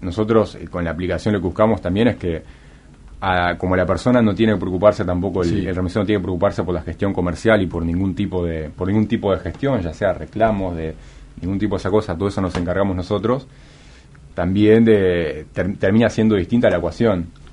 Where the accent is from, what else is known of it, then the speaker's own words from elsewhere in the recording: Uruguay; yo soy uruguayo